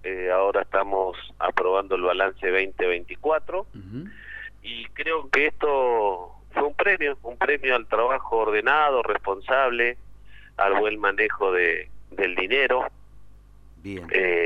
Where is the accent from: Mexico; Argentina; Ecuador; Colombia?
Argentina; aparte como buen argentino compramos a cuenta, ¿viste?